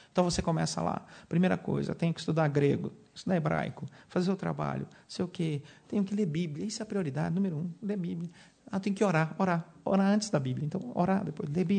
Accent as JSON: {"language": "Portuguese", "town": "Anápolis", "region": "Goiás", "country": "Brazil", "tie": "born or raised there", "said": "como se diz lá na minha cidade, lá no interior de Goiás, uma cidade maravilhosa, se você não conhece, deveria conhecer, temos pacotes turísticos para Anápolis, Goiás."}